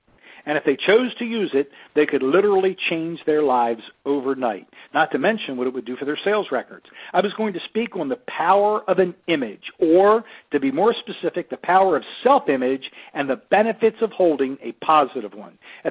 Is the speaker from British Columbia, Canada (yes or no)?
no; Toronto, Ontario, Canada; Although I was living in Los Angeles at the time, Toronto was my hometown where I grew up. My family and friends all lived there, so naturally the idea appealed to me.